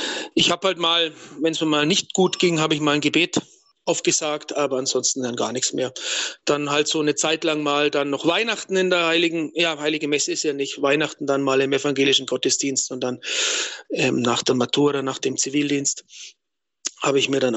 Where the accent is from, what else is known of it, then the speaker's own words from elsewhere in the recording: Bayreuth, Bavaria, Germany; Ich bin evangelisch getauft worden. Ich komme aus Oberfranken, bin in Bayreuth geboren, in Deutschland, in Bayern halt, Nordbayern. Und das ist Diaspora, also da gibt's vor allem Lutheraner eben, Protestanten